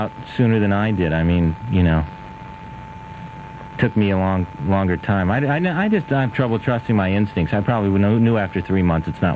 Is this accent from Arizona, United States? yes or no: yes; Tucson, Arizona, United States; But growing up in Tucson, Arizona, there was no one there to sort of, as a mentor, to go, oh, you know what you should do is comedy.